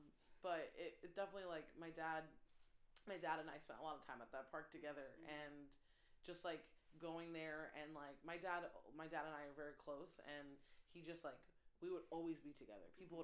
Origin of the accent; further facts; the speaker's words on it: Clifton Park, New York, United States; born there; So I was born in Clifton Park, and that is just like a suburb of Albany. It's about 20 minutes north if you're not from the area.